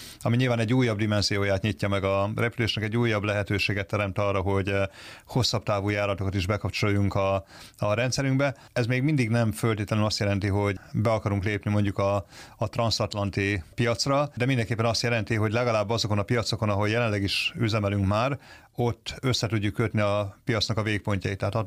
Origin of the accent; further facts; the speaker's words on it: Debrecen, Hajdú-Bihar, Hungary; born there; Debrecen kedves nekem, mert én ebben a városban születtem.